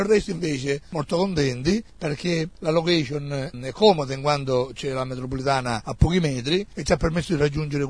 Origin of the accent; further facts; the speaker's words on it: Sicily, Italy; now in Bari, Italy; Proveniamo da Bari, anche se sono della provincia di Trapani.